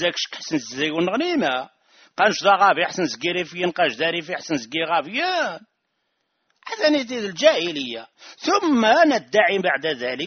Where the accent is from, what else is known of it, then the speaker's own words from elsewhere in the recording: Rif, Morocco; أنا ريفي وأفتخر